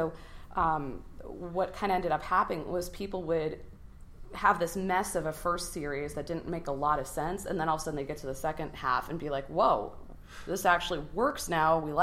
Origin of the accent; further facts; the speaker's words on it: Wisconsin, United States; Oh, my parents, or my dad's job relocated, and I'm from Wisconsin originally. And we relocated to the middle of nowhere, South Carolina.